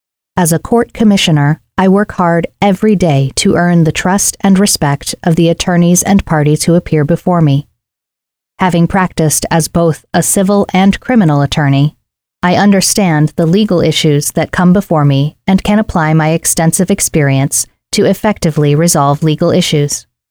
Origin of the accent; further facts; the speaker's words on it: Shelton, Washington, United States; As a Shelton native, it is my desire to serve the citizens of Mason County. I grew up in Mason County, graduating from Shelton High School.